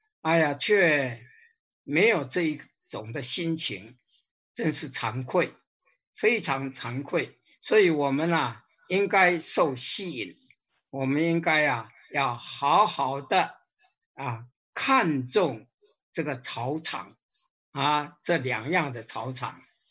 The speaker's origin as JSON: {"language": "Chinese", "country": "China"}